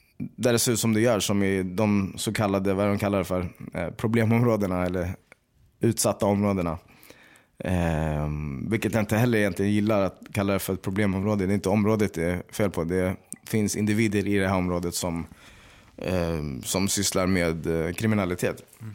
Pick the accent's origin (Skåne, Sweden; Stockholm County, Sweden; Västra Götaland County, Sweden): Stockholm County, Sweden; Stockholm; Du är från Stockholm, va? Jag bara, jo, varför då?